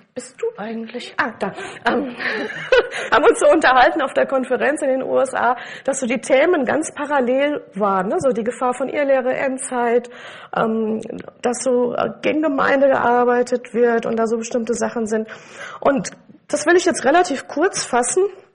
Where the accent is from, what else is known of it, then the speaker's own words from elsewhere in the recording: Germany; Was mich wirklich interessiert, ist das, was in meiner Heimat passiert, in unserem Land passiert. Und ich kann anders beten für Deutschland.